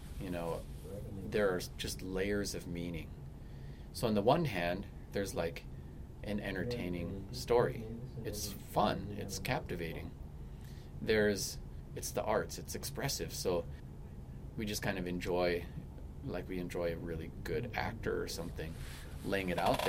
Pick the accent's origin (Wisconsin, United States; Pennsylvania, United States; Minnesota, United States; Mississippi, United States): Minnesota, United States; Leech Lake; and I'm from Leech Lake.